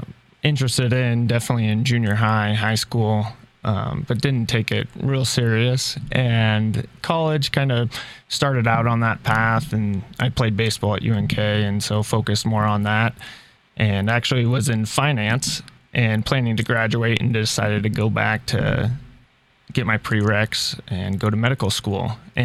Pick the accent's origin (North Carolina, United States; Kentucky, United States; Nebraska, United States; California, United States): Nebraska, United States; Kearney; now in Central City, United States; So born and raised in Kearney, Nebraska.